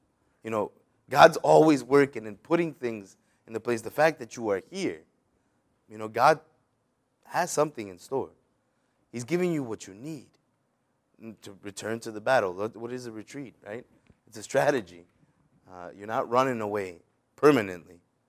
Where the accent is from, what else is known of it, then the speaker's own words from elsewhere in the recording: Gaithersburg, Maryland, United States; also born or lived in Rockville; I'm kind of a local yokel, I suppose. I'm from Gaithersburg originally. My family's from El Salvador, Central America. But I was born and raised in Rockville and in Gaithersburg. And I'm kind of young, you know, so I'm 30, just turned 30.